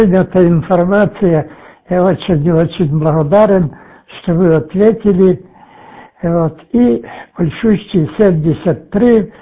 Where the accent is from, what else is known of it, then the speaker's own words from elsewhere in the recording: Vynohradiv, Zakarpattia Oblast, Ukraine; now in Uzhhorod, Ukraine; Ну, я сам родом с Виноградова, а проживаю в городе Ужгороде.